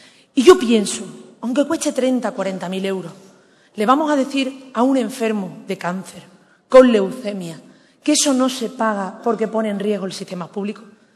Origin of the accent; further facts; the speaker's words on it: Andalusia, Spain; Yo me siento orgullosa de ser andaluza, muy orgullosa. Me siento orgullosa de mi acento, me siento orgullosa de mis orígenes humildes